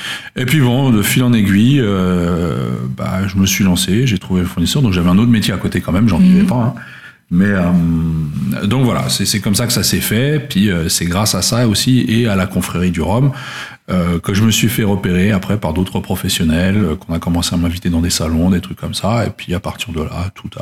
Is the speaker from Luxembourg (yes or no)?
yes; Luxembourg; Je suis originaire du Luxembourg, à la base.